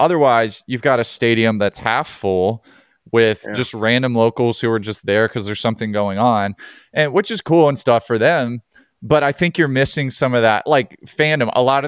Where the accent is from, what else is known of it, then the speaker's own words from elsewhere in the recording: Alabama, United States; Auburn, I'm from Alabama, Auburn, UAB, and Samford were all playing in Spokane.